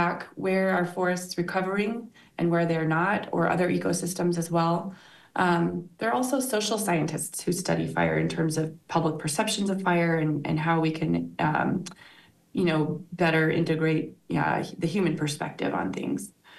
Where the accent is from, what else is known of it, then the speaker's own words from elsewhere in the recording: Washington, United States; I grew up in Western Washington, really in the woods. My parents had some, a cabin in the woods, essentially where I grew up.